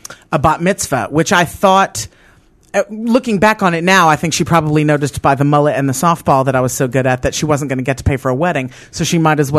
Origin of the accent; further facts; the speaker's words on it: the South, United States; listen. I'm from the South.